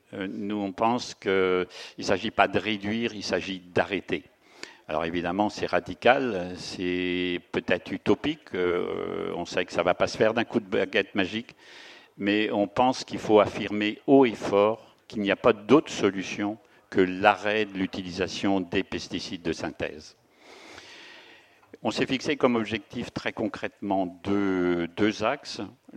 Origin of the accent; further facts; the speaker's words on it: Brittany, France; Donc moi, je viens d'auprès de Rennes, en Bretagne.